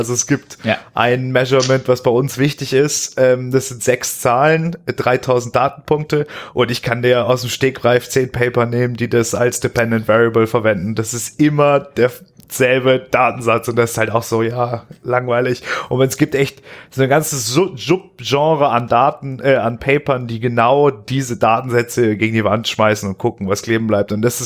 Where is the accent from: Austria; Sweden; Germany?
Austria; wie es bei uns in Österreich ist